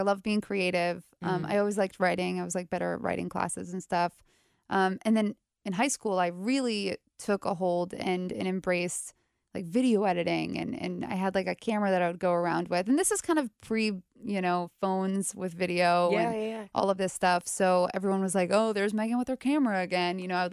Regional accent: New York, United States; now in Cincinnati, United States; I'm from the New York area.

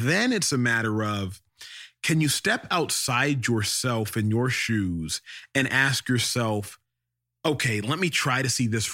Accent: Nigeria; All the while, I am Nigerian. Why does it matter? There's a difference between color and culture.

